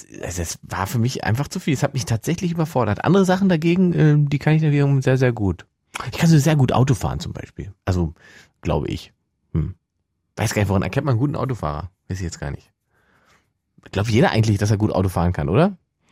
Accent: Saxony-Anhalt, Germany; die Telefonnummer von da, wo ich geboren bin quasi, die habe ich immer noch im Kopf, zu Hause Sachsen-Anhalt von Mama aus der Wohnung.

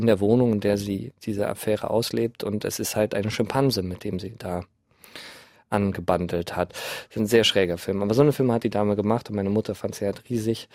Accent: Berlin, Germany; Genau, ich bin Berliner und von daher ist das Zentrum der Welt, meiner Welt Berlin.

